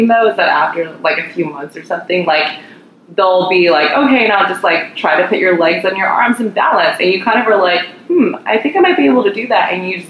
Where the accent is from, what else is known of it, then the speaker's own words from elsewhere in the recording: Indiana, United States; And just like as an Asian American growing up in Indiana, like you want to see somebody that you can relate to.